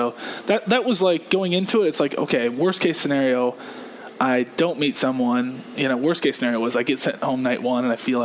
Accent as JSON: {"language": "English", "town": "Arlington", "country": "United States", "said": "she's going to find out that I'm a farmer and I'm from Arlington."}